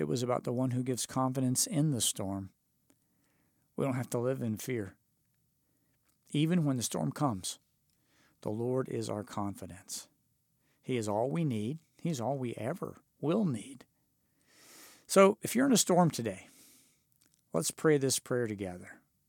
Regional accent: Oklahoma, United States; Growing up in Oklahoma, you learn early on that a storm can come seemingly out of nowhere, and those storms can come fast.

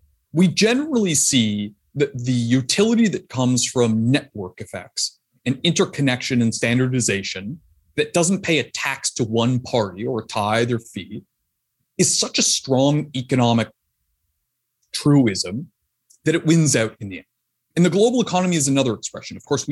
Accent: Canada; I'm Canadian if my OUs haven't given it away.

